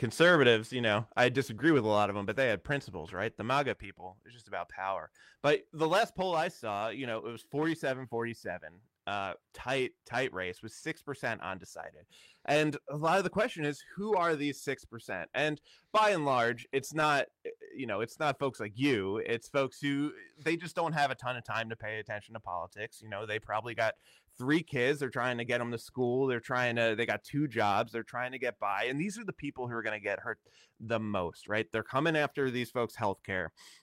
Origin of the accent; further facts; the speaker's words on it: Washington, District of Columbia, United States; And I can say that because I'm from Washington D.C. and you can see those people